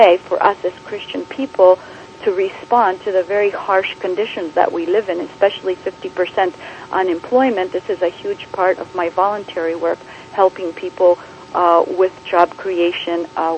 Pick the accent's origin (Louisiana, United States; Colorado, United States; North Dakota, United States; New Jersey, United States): Colorado, United States; Denver; also born or lived in Tripoli, Greece; Well, I'm a Greek born in Tripoli, Greece, and I studied at Hellenic College after growing up in Denver, Colorado.